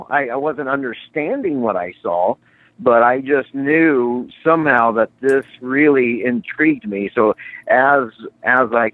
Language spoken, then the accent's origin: English; Indiana, United States; I grew up in Indiana and have a brother, and I have a wonderful mom that grew up as a single mom.